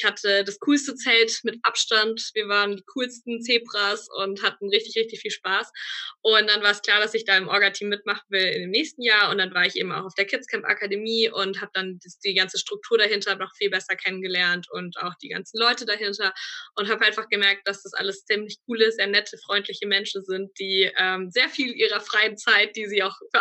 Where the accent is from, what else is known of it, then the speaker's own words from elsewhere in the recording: Würzburg, Bavaria, Germany; also born or lived in Aachen; Also ich bin in Würzburg aufgewachsen, bin aber in Aachen geboren, war weder in Würzburg noch in Aachen bei Rotarack, sondern dann erst in Bamberg, als ich da studiert habe.